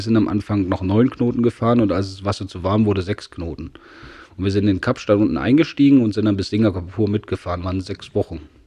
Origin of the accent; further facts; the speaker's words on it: Saxony, Germany; Nee, ja, ich bin ja in Sachsen geboren, meine Lehre gemacht.